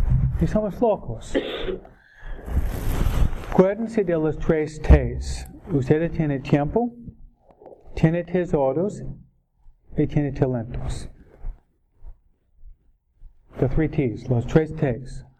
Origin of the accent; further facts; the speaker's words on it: New York, United States; Yo soy de Nueva York, ¿no?